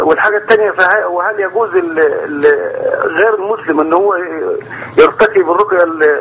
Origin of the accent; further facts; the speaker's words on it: Faiyum Governorate, Egypt; تبقى عندنا في الفيوم